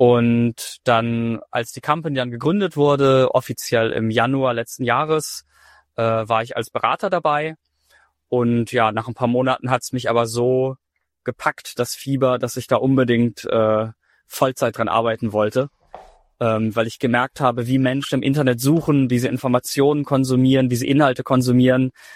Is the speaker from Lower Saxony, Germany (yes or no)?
yes; Lüneburg, Lower Saxony, Germany; Also Lüneburg ist meine Heimatstadt